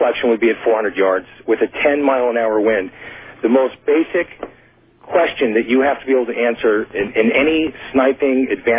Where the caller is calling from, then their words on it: Thousand Oaks, California, United States; I'm calling from Thousand Oaks, California.